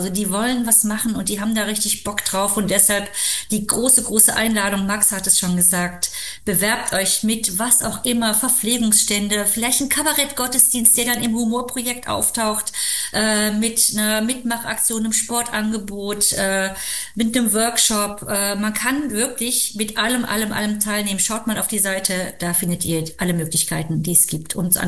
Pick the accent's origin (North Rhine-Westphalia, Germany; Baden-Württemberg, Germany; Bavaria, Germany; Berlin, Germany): North Rhine-Westphalia, Germany; Cologne; ich muss als Kölnerin sagen